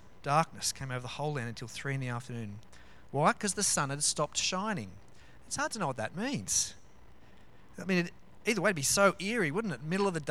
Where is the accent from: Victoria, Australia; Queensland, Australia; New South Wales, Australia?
New South Wales, Australia; Cronulla; Growing up in Cronulla, we kind of knew a lot of people who were touched by that tragedy.